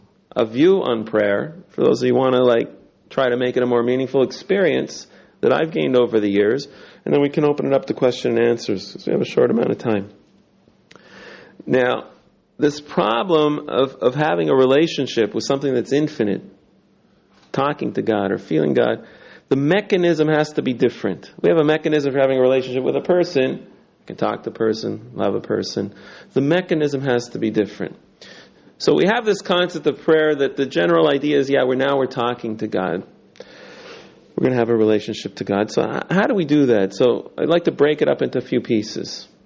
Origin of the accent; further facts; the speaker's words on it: Toronto, Ontario, Canada; I'm from Toronto originally. And I grew up there. I was educated there.